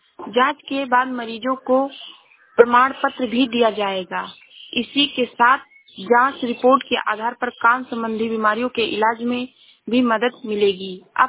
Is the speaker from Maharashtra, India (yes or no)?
no; Uttar Pradesh, India; मैं जिला श्रावस्ती से हूँ।